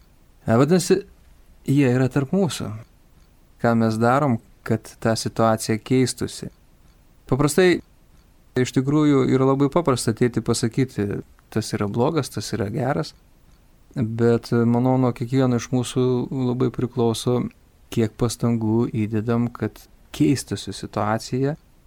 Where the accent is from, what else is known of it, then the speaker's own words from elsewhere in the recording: Palomenė, Kaunas County, Lithuania; Esu kaimo vaikas, užaugau Kaišiadorių rajone Palomenės kaime.